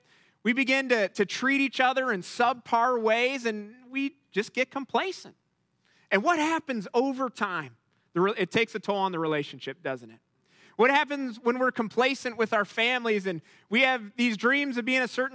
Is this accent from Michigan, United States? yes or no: no; Cleveland, Ohio, United States; and I've born and raised in Cleveland, but we've been very close our whole lives.